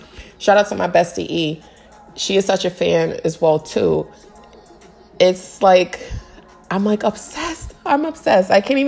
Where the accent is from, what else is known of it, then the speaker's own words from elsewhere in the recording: Bronx, New York, United States; When you're from the Bronx, anybody will fucking tell you, it's already hard as it is growing up in the Bronx. You have, like, so many cultures there.